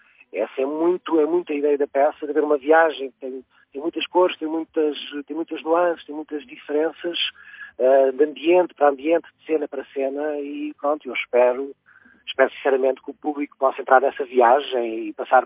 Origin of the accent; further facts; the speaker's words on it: Lisbon, Portugal; also born or lived in Mirandela; De Lisboa. Nascido e criado em Lisboa, sim.